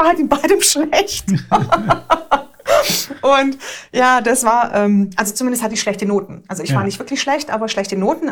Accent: Romania; first language Hungarian; German is a second language; wir kommen aus Rumänien, meine Muttersprache ist Ungarisch. So, dann Deutsch war meine dritte Sprache, die ich gelernt habe. Und da war ich schon 6 oder 7 Jahre alt.

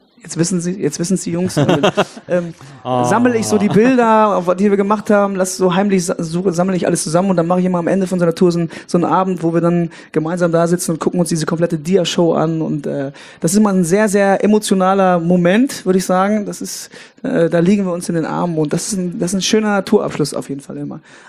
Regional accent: North Rhine-Westphalia, Germany; Der linke Niederrhein, meine Heimat

